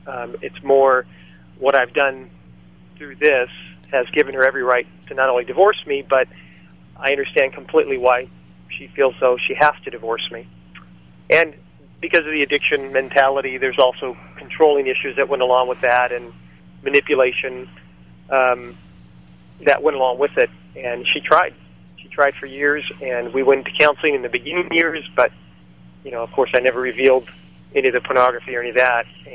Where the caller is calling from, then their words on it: California, United States; Out in California.